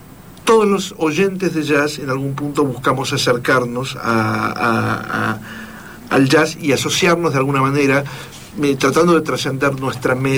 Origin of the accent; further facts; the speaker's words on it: Argentina; Como soy argentino, lo único que quedó del tema jazzístico es justamente el título.